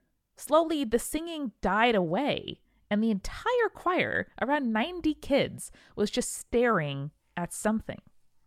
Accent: Hibbing, Minnesota, United States; I grew up in Hibbing, Minnesota, a small struggling mining town famous for two things … its historic high school.

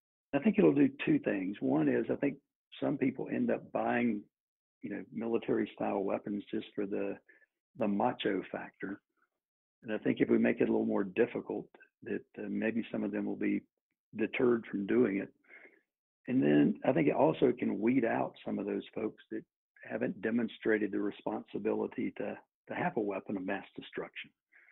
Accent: North Carolina, United States; I grew up here in North Carolina. I was probably like 7 years old when my dad got me a 410 shotgun. And so I grew up hunting.

